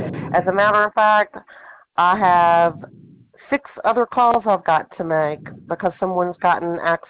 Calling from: Charleston, South Carolina, United States; I am calling from Charleston, South Carolina.

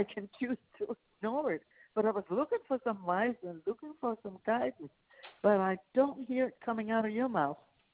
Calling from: Denmark; I'm calling from Denmark.

